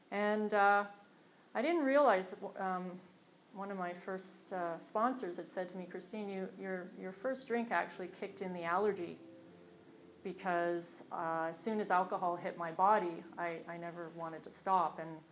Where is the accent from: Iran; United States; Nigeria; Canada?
Canada; Montreal, Quebec; I grew up in Montreal, and I was born December 1964. So I'm going to be 51 this year.